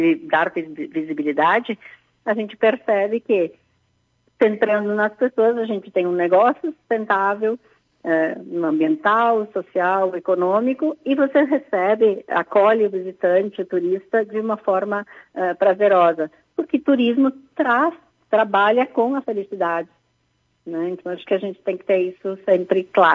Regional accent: Rio Grande do Sul, Brazil; O que, que nós, enquanto gaúchos, precisamos fazer é seguir junto

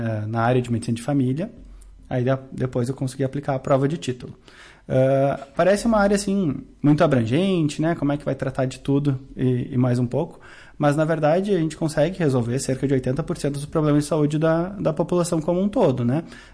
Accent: São Francisco de Paula, Rio Grande do Sul, Brazil; now in Vacaria, Brazil; Sou de São Francisco de Paula, isso, correto. Aqui também no Rio Grande do Sul.

